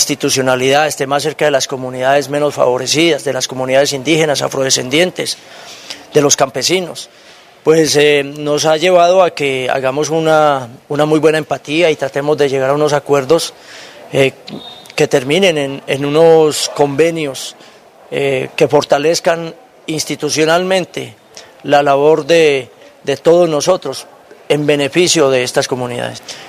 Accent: Colombia; Somos colombianos.

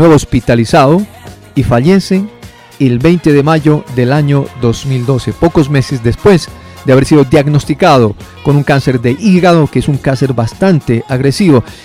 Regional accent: Colombia; como este servidor, soy latinoamericano, más que colombiano, latinoamericano somos todos

